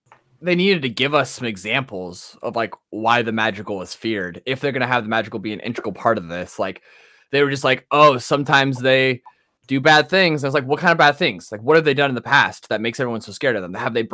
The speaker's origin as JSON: {"language": "English", "region": "Nebraska", "country": "United States", "said": "Maybe that's because we're from Nebraska and like I knew like 8 guys exactly like Cal."}